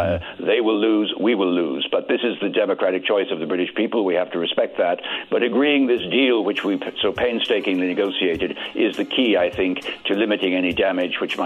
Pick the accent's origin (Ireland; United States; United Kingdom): Ireland; Well, I mean, as an Irishman, I can only think of Brexit with great sadness.